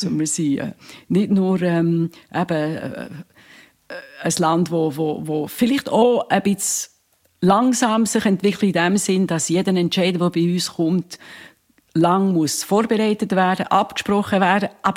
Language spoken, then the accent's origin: German; Bern, Switzerland; Eine Bernerin